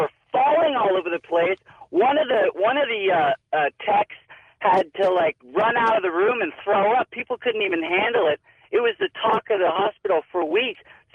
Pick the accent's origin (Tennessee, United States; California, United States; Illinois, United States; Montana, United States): California, United States; Santa Cruz; now in Seattle, United States; I'm from Seattle.